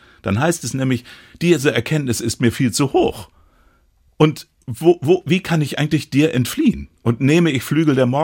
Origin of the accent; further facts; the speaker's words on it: Hamburg, Germany; Aber ich habe dann auch in meinem Heimatort in Hamburg, in Rahlstedt